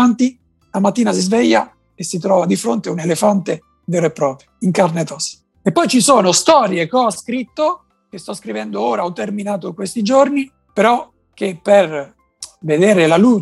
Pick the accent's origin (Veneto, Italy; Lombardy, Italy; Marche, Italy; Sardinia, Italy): Marche, Italy; Fermo; born there; now in Macerata, Italy; No, vivo a Macerata, ma sono nato a Fermo.